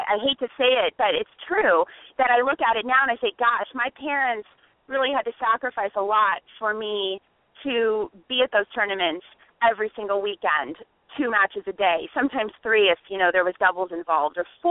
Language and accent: English; California, United States; Southern California is traditionally one of, if not the most difficult sections in the country. And when I was growing up